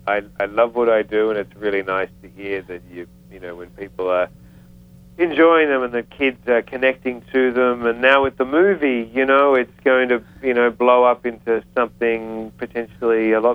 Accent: Australia; I'm Australian, obviously, and I live in a country full of terrifying animals.

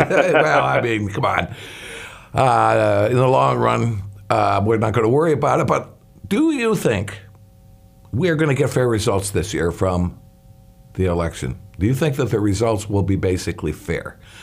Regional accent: Chicago, Illinois, United States; I come from the Chicago area

